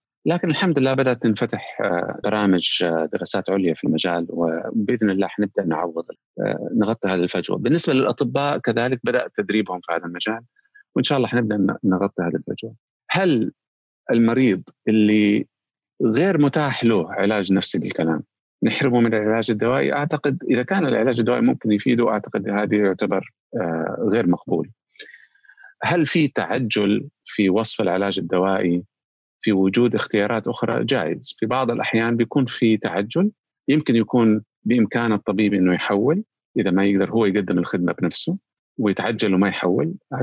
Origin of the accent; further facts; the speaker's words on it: Saudi Arabia; التدريب على الطب النفسي عندنا في السعودية